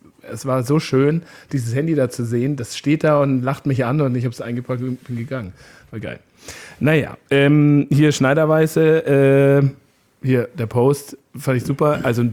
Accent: Bavaria, Germany; Bei uns, ich bin ja aus Oberbayern

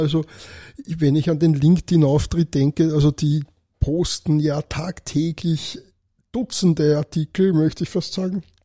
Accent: Lower Austria, Austria; Ich komme aus dem Weinviertel.

